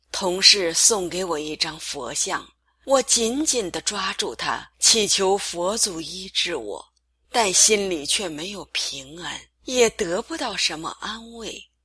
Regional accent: Fujian, China; moved away as an adult; now in Canada; 我来自中国福建省，2005年独自带着5岁的女儿在加拿大生活。

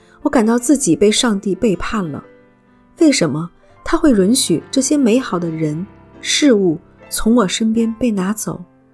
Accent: Ottawa, Ontario, Canada; also born or lived in Vancouver; 我出生于温哥华，在渥太华长大。

